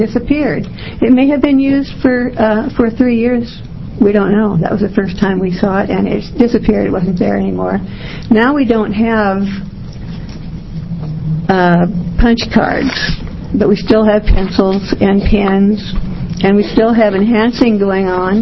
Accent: Oregon, United States; from Clackamas County, and I was chair of the Election Integrity Project for the past 3 years.

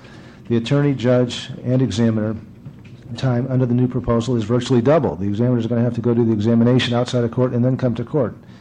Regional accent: Portland, United States; I don't recall any great problem in my hometown of Portland with homelessness, alcoholics, bag ladies, or violence committed by mentally ill persons.

